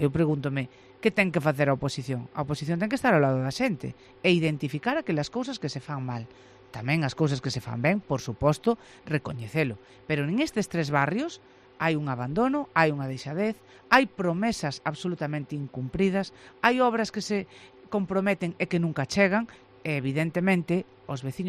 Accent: Lugo, Galicia, Spain; e como lucense, pois tamén dende logo é un acto de responsabilidade.

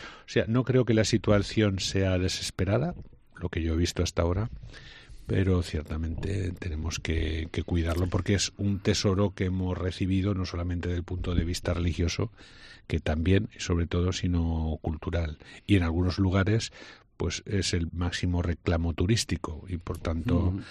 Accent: Aragon, Spain; aquí las comunidades son mucho más grandes de donde yo vengo, ¿no? Entonces, en Teruel o en Huesca hay auténticas catedrales en pueblos que viven 10 personas.

